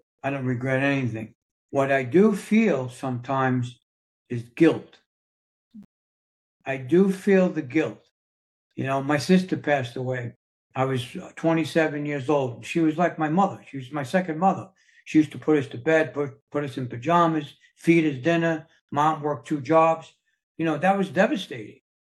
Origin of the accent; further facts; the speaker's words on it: New York City, New York, United States; I was born and raised in New York City. I come from the streets of New York. We come from a poor background.